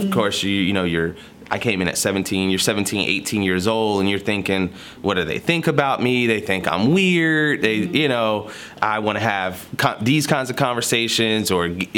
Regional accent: Jacksonville, Florida, United States; So, you know, I'm coming from Jacksonville, Florida

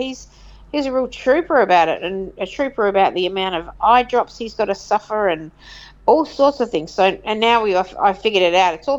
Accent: Australia; and as an Australian, I guess because we're so laid back, I might have found them rude

